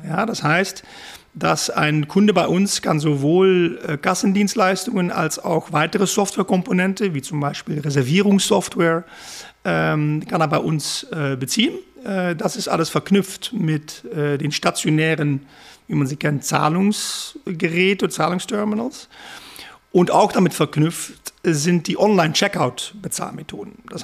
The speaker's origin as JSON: {"language": "German", "town": "Maastricht", "region": "Limburg", "country": "Netherlands", "tie": "born or raised there", "also_born_or_lived": "United States", "second_language": "German", "moved": "as an adult", "lives_now": "Germany", "said": "Bin gebürtiger Holländer. Habe bis mein 18. Lebensjahr dort gewohnt, aus Maastricht. Habe in Amerika studiert und seitdem eigentlich immer von Deutschland aus gearbeitet."}